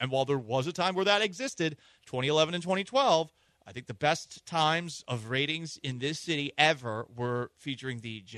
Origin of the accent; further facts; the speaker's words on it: Boston, Massachusetts, United States; I'm from New England. My entire identity is being from Boston.